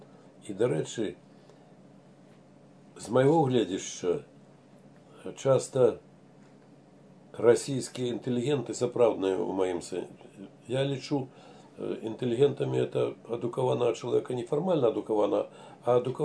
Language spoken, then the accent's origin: Russian; Belarus; мы, белорусы